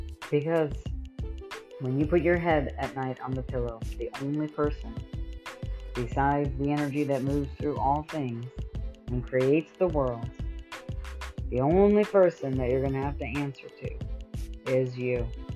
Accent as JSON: {"language": "English", "region": "New York", "country": "United States", "also_born_or_lived": "California", "said": "And I'm from California and I did that. Or at least I lived in California for 20 years. Actually from New York, since I'm talking about not lying."}